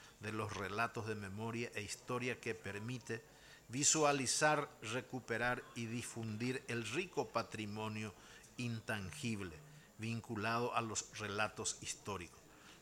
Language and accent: Spanish; Piribebuy, Cordillera, Paraguay; la potencialidad de esa juventud brillante de mi pueblo Piribebuy